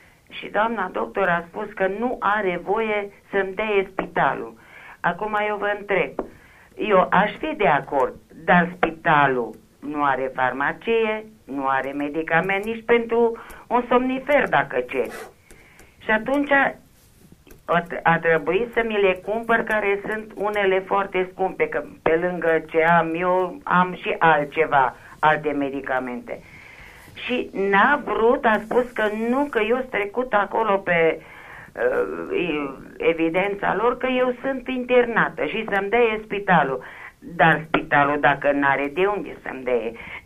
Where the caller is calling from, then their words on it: Sighișoara, Mureș County, Romania; sunt din Sighișoara.